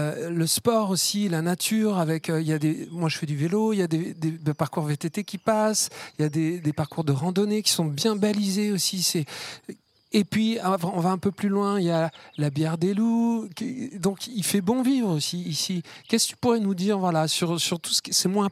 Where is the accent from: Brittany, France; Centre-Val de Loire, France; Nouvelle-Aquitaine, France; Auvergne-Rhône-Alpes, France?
Auvergne-Rhône-Alpes, France; alors que moi, je venais de très loin, mais je venais de l'est de Lyon.